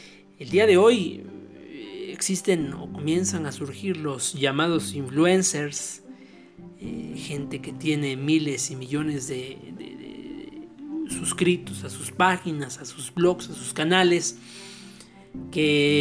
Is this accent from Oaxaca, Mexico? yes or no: yes; Oaxaca, Mexico; yo soy del estado de Oaxaca